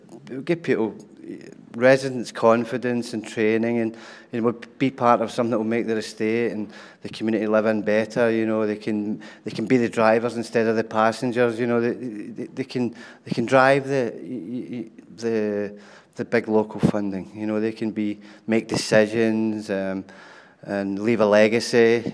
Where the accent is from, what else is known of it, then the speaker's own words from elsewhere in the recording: Corby, East Midlands, United Kingdom; I'm from Corby in North Hants.